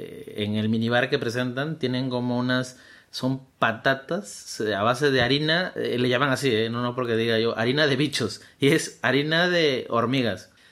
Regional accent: Peru; Marco italiano y yo peruano, así que...

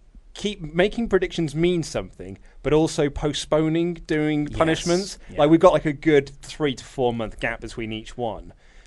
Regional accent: Luton, East of England, United Kingdom; now in Prague, Czech Republic; I currently live in Prague, which the brackets Czech Republic, though I'm originally from Luton Town.

